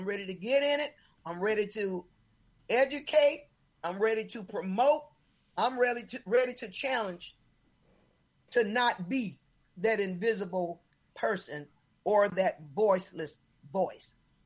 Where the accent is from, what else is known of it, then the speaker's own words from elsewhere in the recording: Indianola, Mississippi, United States; I am from the Delta. My parents worked in Indianola, Mississippi. I am from Indianola, Mississippi. So this is all familiar to me.